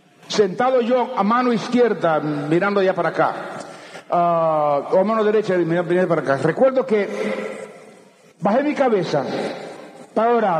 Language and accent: Spanish; Puerto Rico; born there; also born or lived in Central America; Yo nací en Puerto Rico de padres misioneros. De ahí aprendí el español, después en Centroamérica lo seguí y toda mi vida pues he estado en Latinoamérica, pero ese es mi trasfondo.